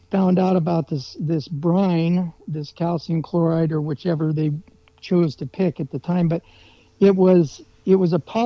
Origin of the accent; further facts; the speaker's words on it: Tucson, Arizona, United States; now in Alaska, United States; A town in Arizona called Tucson. Some call it Tucson, but I call it Tucson.